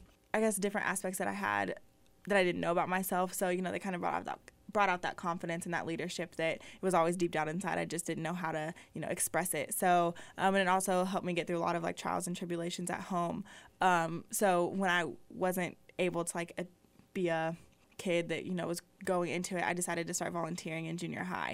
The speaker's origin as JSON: {"language": "English", "town": "Lawrence", "region": "Kansas", "country": "United States", "tie": "born or raised there", "said": "Yes, Lawrence, Kansas."}